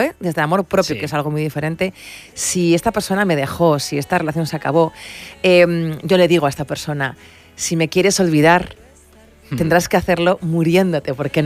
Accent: Galdakao, Basque Country, Spain; hacía más de 20 años que no venía a las fiestas de mi pueblo, de Galdácao.

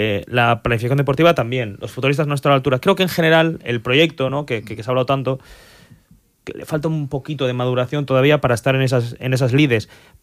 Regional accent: Bilbao, Basque Country, Spain; somos todos muy de Bilbao

